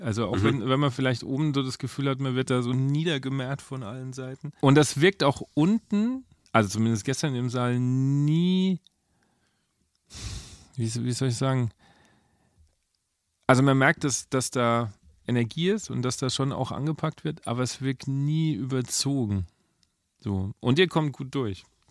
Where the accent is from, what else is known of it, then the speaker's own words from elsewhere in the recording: Bavaria, Germany; Aber ich komme ja eher aus Franken.